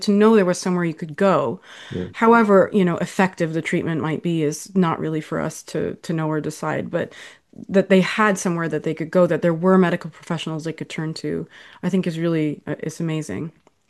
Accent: Riyadh, Riyadh Province, Saudi Arabia; also born or lived in New York, United States; I grew up in Riyadh, Saudi Arabia, which is humongous. I lived in New York, which is humongous in a totally different way, and really organized as well in a way that where I grew up was not.

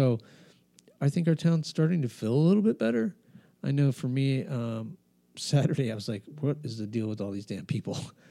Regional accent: New Mexico, United States; also born or lived in San Diego; You know, I grew up in New Mexico. I moved here from San Diego. I wasn't worried about the local restaurants, you know, when I was in Albuquerque or when I was in San Diego.

